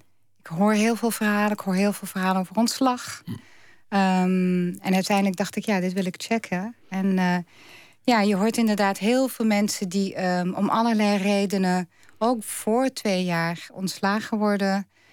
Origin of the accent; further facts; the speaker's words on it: Belgium; also born or lived in France; ik ben Belgische en ik heb in Frankrijk gewoond.